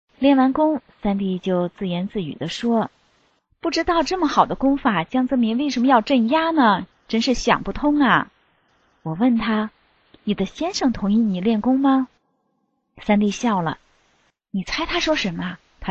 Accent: northern China, China; moved away as an adult; now in Canada; 他是南方人，而我是地道的北方人，如果在中国可能这一辈子都不会认识的。可是我们竟然在一个偶然的机会在加拿大见了面

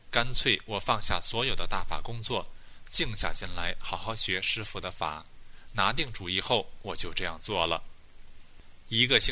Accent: southern China, China; 由于我是南方人，拼音打字有的时候一个字要反复打上好几次才能选上一个正确的字

